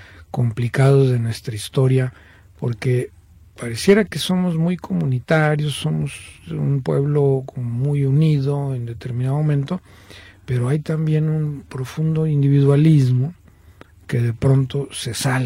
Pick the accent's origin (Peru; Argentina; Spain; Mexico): Mexico; Y no por eso soy menos mexicano, ¿no? Simplemente estoy ligado a otra tradición que es parte de la riqueza cultural de México